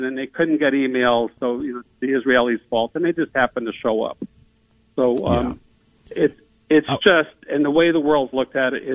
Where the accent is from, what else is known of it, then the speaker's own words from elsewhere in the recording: United States; And as an American, as a Jew, as a human, I hate to see that.